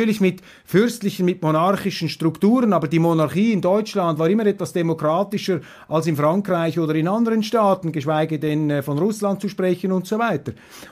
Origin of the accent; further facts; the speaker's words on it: Switzerland; Großbritannien ist für mich als Schweizer immer auch eine Art verwandte Schwesterrepublik gewesen.